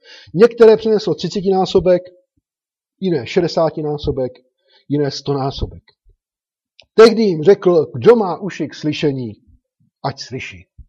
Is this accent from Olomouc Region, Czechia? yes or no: yes; Droždín, Olomouc Region, Czechia; já jsem třeba z Droždína, jo, a tam jsou takový políčka směrem ke kopečku.